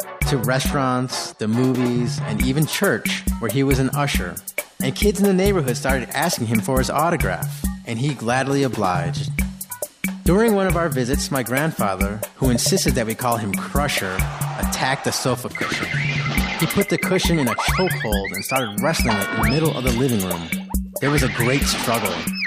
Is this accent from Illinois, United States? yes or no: yes; Blue Island, Illinois, United States; now in Brooklyn, United States; as you know, and I am from Chicago, Illinois. Blue Island, Illinois, to be exact. And I live in the Borough Park section of Brooklyn.